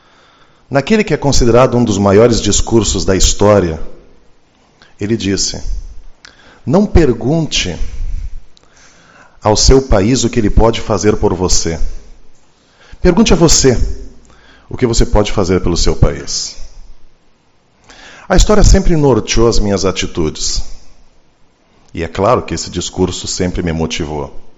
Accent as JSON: {"language": "Portuguese", "town": "Uruguaiana", "region": "Rio Grande do Sul", "country": "Brazil", "said": "Eu tenho orgulho de dizer que eu sou de Uruguaiana, por onde quer que eu vá. Eu tenho orgulho de dizer que os meus filhos nasceram na cidade de Uruguaiana e é aqui que eu quero que eles permaneçam"}